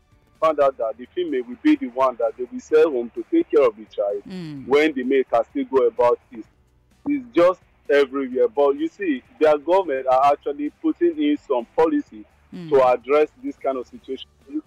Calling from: Czechia; Yeah, I'm calling from Czech Republic.

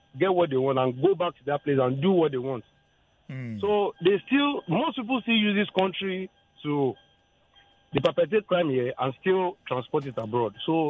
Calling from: Ethiopia; I'm calling from Ethiopia.

